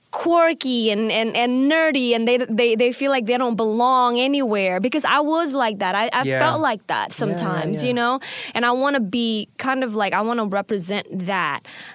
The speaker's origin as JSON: {"language": "English", "country": "Indonesia", "said": "I am from Indonesia."}